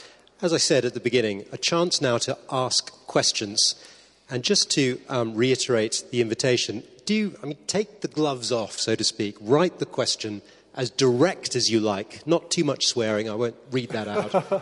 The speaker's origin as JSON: {"language": "English", "region": "England", "country": "United Kingdom", "said": "I'm English."}